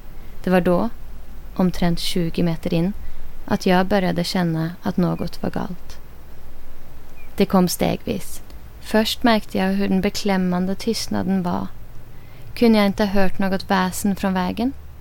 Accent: Northern Norway, Norway; Som sagt kommer jag från Norge. Och under uppväxten min bodde vi i Nord-Norge i en liten ort nord för polarcirkeln.

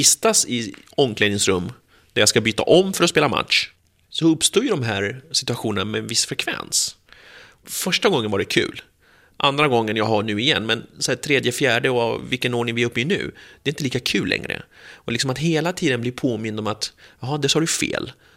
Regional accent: Järfälla, Stockholm County, Sweden; Akalla, alltså jag är från Järfälla, jag är från Jakobsberg.

